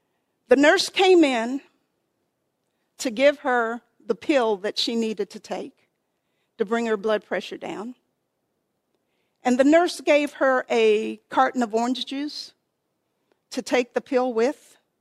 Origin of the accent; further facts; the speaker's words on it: Texas, United States; Or I'm from Texas, so I only eat Mrs. Baird's.